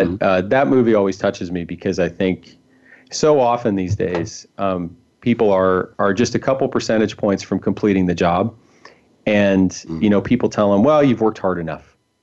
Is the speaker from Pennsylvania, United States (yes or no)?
no; Chicago, Illinois, United States; I grew up in Chicago, Irish Catholic